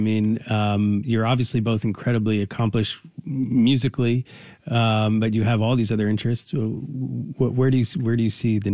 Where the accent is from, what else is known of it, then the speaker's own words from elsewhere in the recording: Philadelphia, Pennsylvania, United States; last time we were co-hosting together, it was near my hometown of Philadelphia.